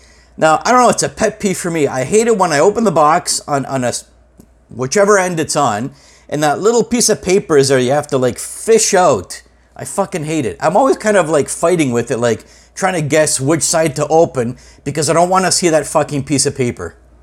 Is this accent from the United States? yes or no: no; Hamilton, Ontario, Canada; Levity Comedy Club and Lounge in Hamilton, Ontario, is a place that is dear to my heart. Obviously, my hometown.